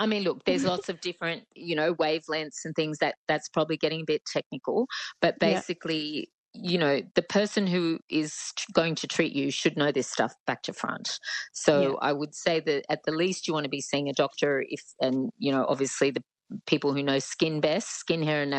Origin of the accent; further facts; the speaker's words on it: New South Wales, Australia; I'm actually from the Central Coast, so I know that well.